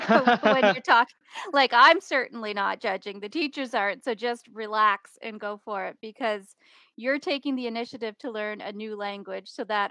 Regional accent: New Brunswick, Canada; also born or lived in Beijing, China; I'm from the East Coast of Canada in New Brunswick. I spent 3 years living in Beijing, and I've also lived in some other countries overseas, and I've been back in Canada for the last 5-6 years now.

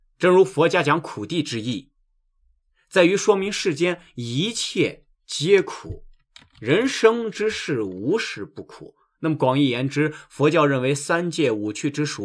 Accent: China; 因为我们中国人对佛学也比较熟悉嘛

